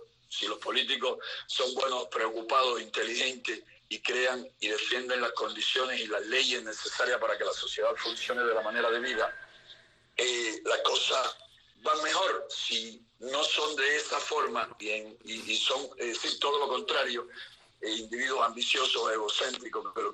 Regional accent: El Caney, Santiago de Cuba, Cuba; also born or lived in Palmarito de Cauto; un año con mi padre en el Caney, en Santiago de Cuba, y los 2 años del servicio militar obligatorio. Luego a los 26 años me trasladé a Palmarito de Cauto, 4 kilómetros más al norte de Manganeso, y ahí viví hasta que me encarcelaron en el 2003.

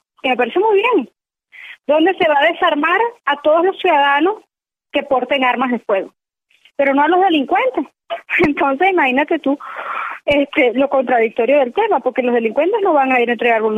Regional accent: Caracas, Capital District, Venezuela; en mi país, solamente en la ciudad de Caracas

